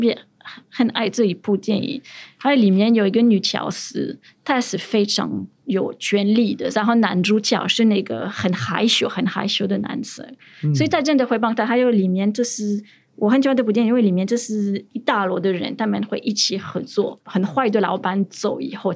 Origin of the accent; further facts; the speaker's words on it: France; Chinese is a second language; 对，所以那时间就是到现在我们法国人都记住